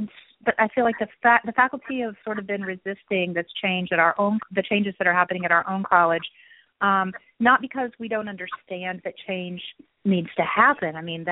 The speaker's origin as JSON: {"language": "English", "region": "Texas", "country": "United States", "tie": "born or raised there", "said": "I grew up in West Texas, and I went to a state school"}